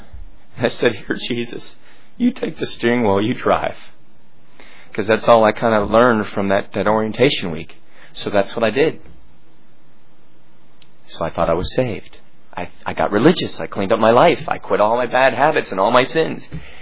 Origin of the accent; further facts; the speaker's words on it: Pittsburgh, Pennsylvania, United States; also born or lived in Park Ridge, Illinois; Mostly, I was born in Chicago, Park Ridge, but lived most of my life in Pittsburgh, Pennsylvania, and raised as a Roman Catholic, pretty nominal.